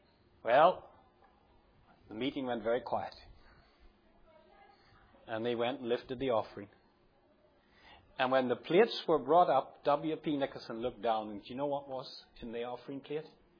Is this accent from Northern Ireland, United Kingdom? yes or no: yes; Northern Ireland, United Kingdom; You know, I grew up in Northern Ireland